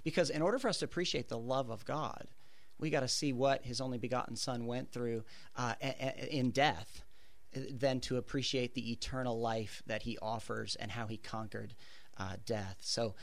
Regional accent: Minneapolis, Minnesota, United States; I'm an inner city kid. I grew up in North Minneapolis.

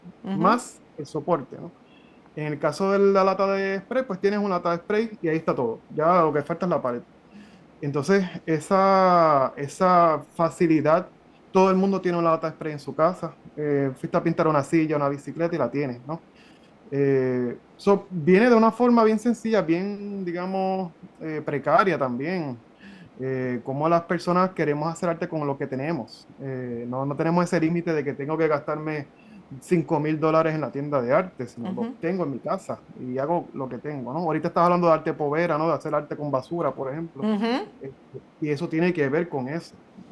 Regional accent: Carolina, Puerto Rico; Yo soy de Carolina y no decidí trabajar Carolina

